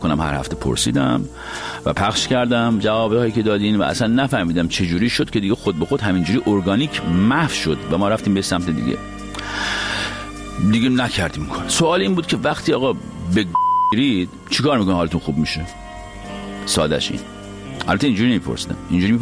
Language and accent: Persian; Iran; چون ما ایرانی هستیم